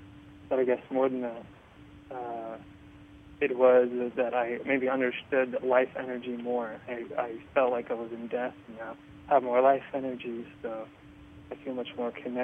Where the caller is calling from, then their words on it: Georgia, United States; I'm calling from Georgia.